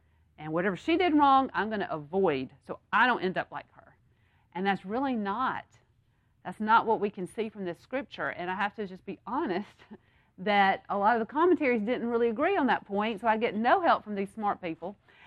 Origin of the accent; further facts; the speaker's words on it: Mississippi, United States; from where I grew up in the Delta, I don't know if there's a sense of, I don't know if it's a Delta thing, a Mississippi thing